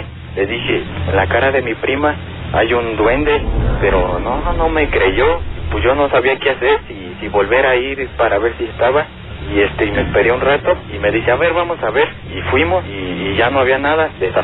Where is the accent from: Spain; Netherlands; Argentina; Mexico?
Mexico; Pátzcuaro, Michoacán; Como yo soy de Pátzcuaro, allí acostumbran mucho a cada año ir a una fiesta